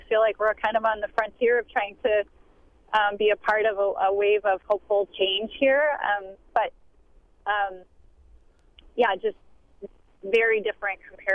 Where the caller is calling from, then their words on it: Cascade, Wisconsin, United States; also born or lived in Pacific Northwest; My family, my husband and two kids, and I moved back to Wisconsin from the Pacific Northwest with an interest in opening up a farm-to-table kind of cooking school.